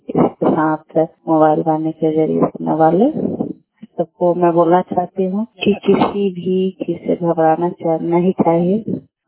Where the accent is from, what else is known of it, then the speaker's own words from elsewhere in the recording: Gudmiya, Bihar, India; मैं गुड़मिया पंचायत की निवासी हूँ।